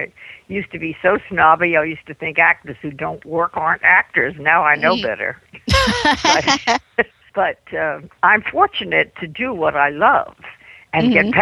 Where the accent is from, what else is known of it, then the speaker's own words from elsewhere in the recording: New York City, New York, United States; And I'm glad I grew up in New York because, Lord knows, you see everything.